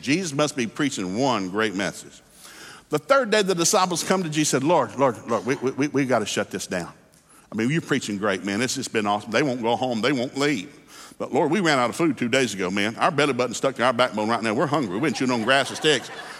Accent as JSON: {"language": "English", "town": "Hixson", "region": "Tennessee", "country": "United States", "tie": "born or raised there", "said": "Now, I grew up in Hickson, Tennessee, mostly Southern Baptists, Pentecostals, and some backsliders."}